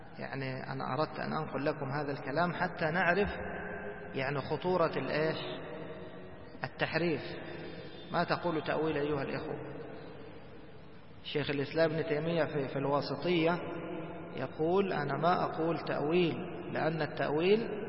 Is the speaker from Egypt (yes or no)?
yes; Egypt; سبحان الله، ما أدري، كانوا عندنا في مصر يذكرون